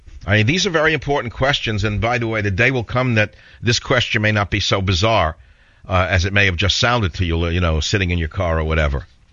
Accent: New York, United States; I said, look, kiddo, I'm originally from New York. Stop with the list price.

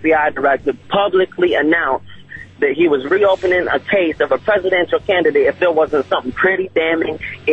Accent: Oakland, California, United States; I'm from Oakland, California. What you talking about?

